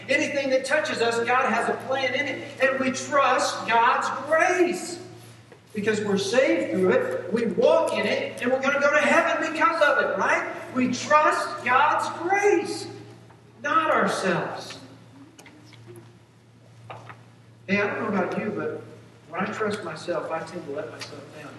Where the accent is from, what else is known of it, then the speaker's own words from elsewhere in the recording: United States; because we're human, because we're American, and because we've been raised in this sort of culture